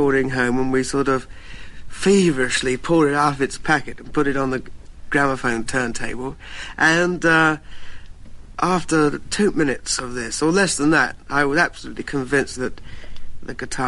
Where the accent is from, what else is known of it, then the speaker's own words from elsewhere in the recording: Battersea, London, United Kingdom; born there; Yes, I was born in Battersea.